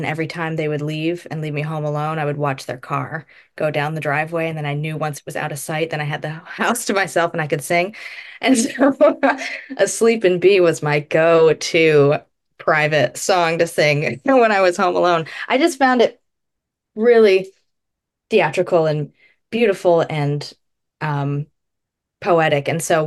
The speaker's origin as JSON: {"language": "English", "region": "Massachusetts", "country": "United States", "said": "going to the beach because I'm from Cape Cod."}